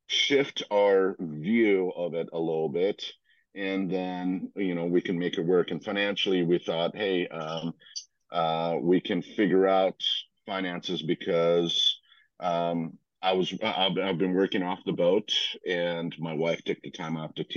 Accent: Croatia; now in Seattle, United States; I was born and raised in Croatia, and so on in a sea town

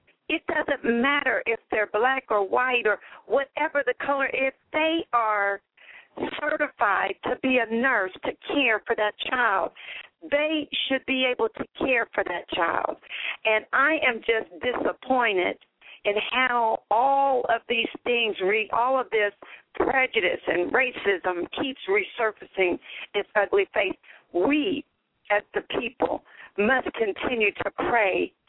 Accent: United States; I thank God that I not only can say I'm an American, but I am a child of God.

